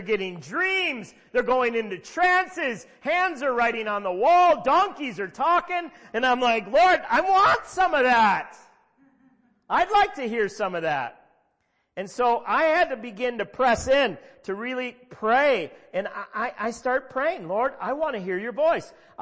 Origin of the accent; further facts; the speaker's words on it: Midwest, United States; I am an American, so right there, that's a strike against me. We're not a very spiritual people, so I'm an American. I'm from the Midwest.